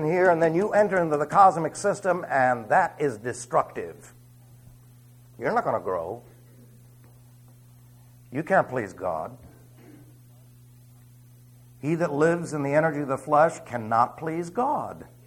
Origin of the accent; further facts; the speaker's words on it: New York City, New York, United States; Look, I was raised in New York City. I have to admit to you that New York City is not, well, it's not a nice place.